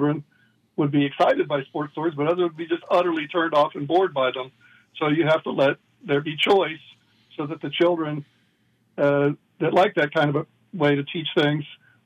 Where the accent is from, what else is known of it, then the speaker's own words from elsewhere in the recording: Utah, United States; that's one of the things I discussed was what my home state of Utah has done.